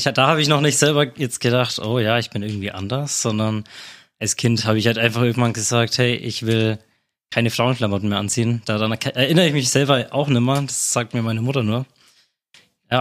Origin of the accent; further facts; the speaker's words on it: Eggersdorf, Bavaria, Germany; Ich bin 25 Jahre alt, ich komme aus Eggersdorf, das ist bei Bayreuth